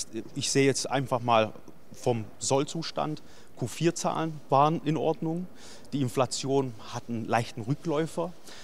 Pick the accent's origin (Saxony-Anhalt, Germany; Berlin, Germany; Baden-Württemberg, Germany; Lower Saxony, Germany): Baden-Württemberg, Germany; ich als Schwabe